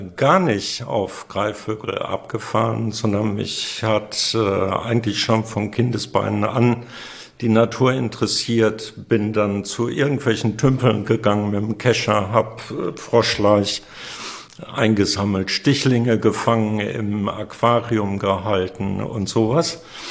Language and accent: German; North Rhine-Westphalia, Germany; Ich komme gebürtig aus Münsterland, aus dem Kreis Warendorf.